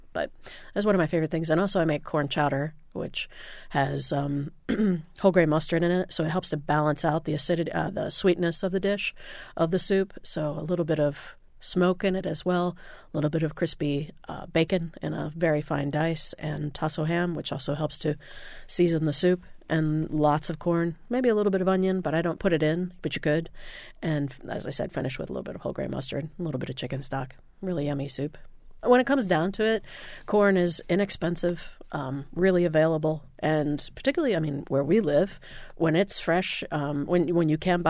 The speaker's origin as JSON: {"language": "English", "region": "Indiana", "country": "United States", "tie": "born or raised there", "said": "growing up in Indiana didn't exactly."}